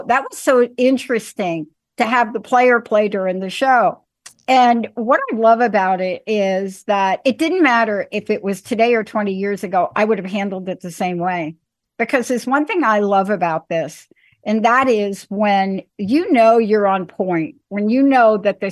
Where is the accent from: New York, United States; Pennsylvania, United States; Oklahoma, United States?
New York, United States; New York City; I grew up in New York, and you've heard me talk about a lot.